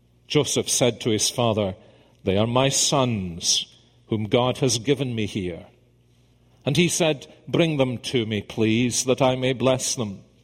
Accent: Scotland, United Kingdom; Many of you know I spent the last few days in my home country of Scotland

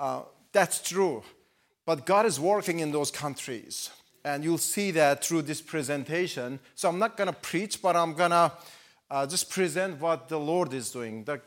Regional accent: Iran; I grew up in Iran.

